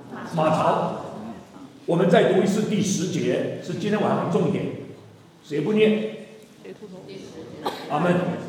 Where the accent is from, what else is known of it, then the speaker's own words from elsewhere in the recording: Taiwan; 啊，我从台湾来讲，台湾人，因为台湾有人，我们讲远东人